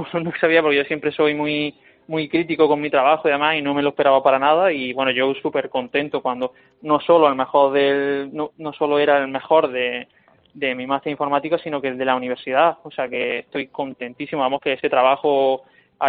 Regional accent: Linares, Andalusia, Spain; tengo 27 años, soy de Linares

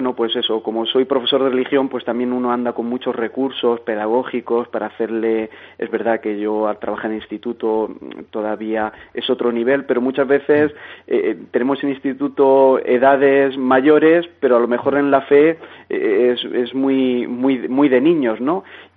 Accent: Bullas, Region of Murcia, Spain; now in Puerto del Rosario, Spain; la patrona de mi pueblo, que se llama Bullas

